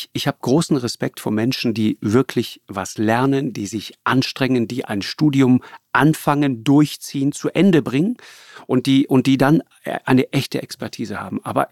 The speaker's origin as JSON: {"language": "German", "region": "Trentino-Alto Adige", "country": "Italy", "tie": "born or raised there", "said": "Ich sag mal, früher bei uns in Südtirol, da hatten wir diesen Bauernkalender oder von der Raiffeisenkasse, von der örtlichen, gab es immer diesen Kalender."}